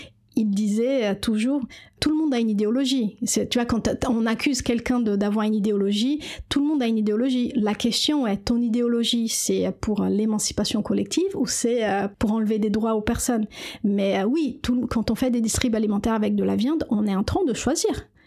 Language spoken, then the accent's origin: French; Brazil; French is a second language; je suis brésilienne, j'ai grandi avec des haricots et du riz